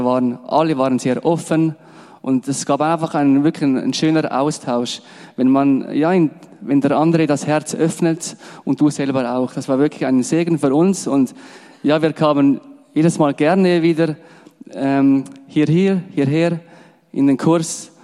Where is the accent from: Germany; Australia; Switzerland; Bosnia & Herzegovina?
Switzerland; aber ich als Schweizer oder wir sind eher ein bisschen für uns und ja, so ist es uns angenehm